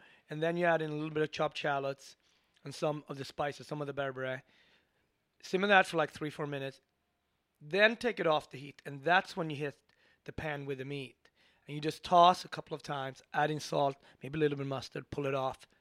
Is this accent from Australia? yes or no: no; Ethiopia; So I am from the Asmara tribe. Amhara tribe, and my wife is from the Garage tribe.